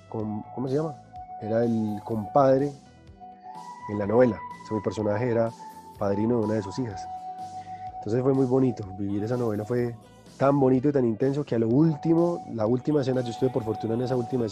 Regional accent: Medellín, Antioquia, Colombia; yo soy de Medellín, yo soy paisa, pero me tocaba ser de costeño. Entonces yo cogí el acento súper rápido

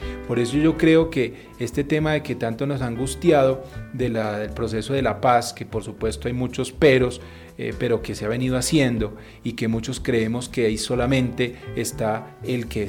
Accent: Colombia

